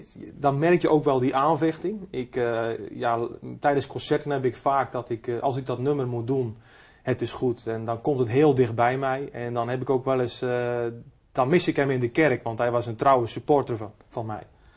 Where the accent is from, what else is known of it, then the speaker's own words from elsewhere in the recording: Urk, Flevoland, Netherlands; Geboren en getogen op Urk.